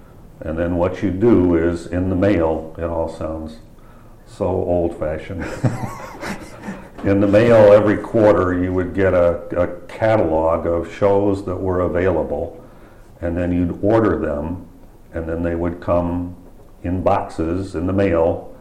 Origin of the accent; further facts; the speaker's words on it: Ohio, United States; I led a rather sheltered life growing up in Ohio